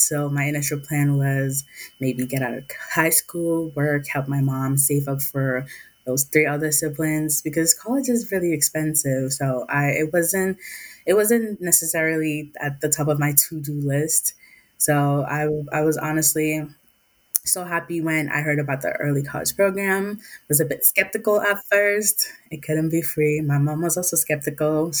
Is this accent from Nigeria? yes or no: yes; Nigeria; now in Lynn, United States; I'm from Lynn, Massachusetts. I go to Salem State University as a Promise Year student. I moved here 5 years ago from Nigeria with my mom and 3 siblings.